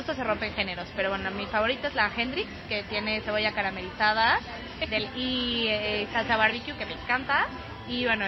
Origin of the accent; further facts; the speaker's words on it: Mexico; celebrar la independencia de México y que somos mexicanos comiendo chiles en nogada